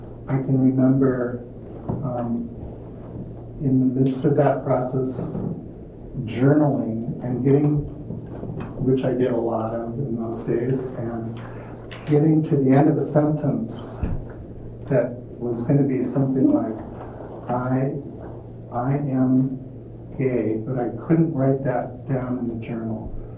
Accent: Minnesota, United States; So, I grew up in Minnesota in a Lutheran home, came of age during the Vietnam War, was very much active in the anti-war movement in college at St. Olaf College

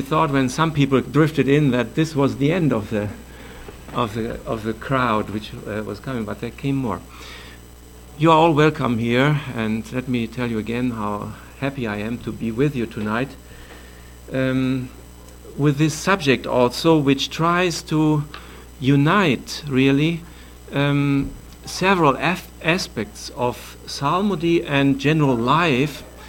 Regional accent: Germany; English is a second language; from Germany

